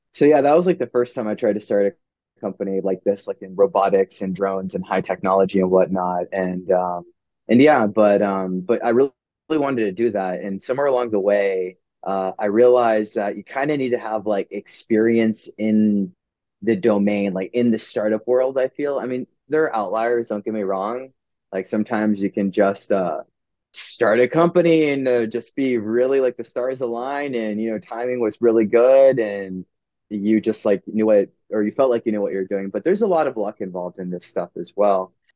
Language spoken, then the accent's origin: English; Austin, Texas, United States; So I grew up here in Austin. Both my parents were graduate students at the University of Texas.